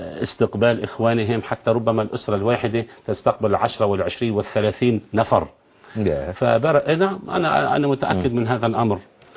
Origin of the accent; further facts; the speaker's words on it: Lebanon; حين دخلوا ودخلوا ضيوفا عندنا في لبنان